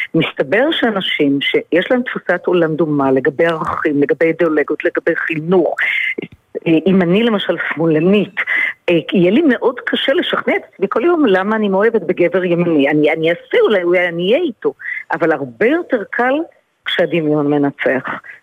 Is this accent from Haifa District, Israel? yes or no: yes; Haifa, Haifa District, Israel; אני חיפאית פרובינציאלית, ובחיפה יש משהו נקי.